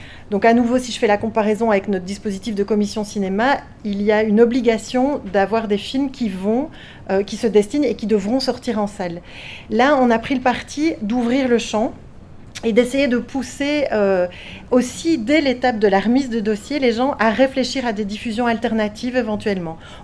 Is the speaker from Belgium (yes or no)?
yes; Belgium; Il faut savoir que chez nous, en Belgique, on reçoit tout le monde en audition.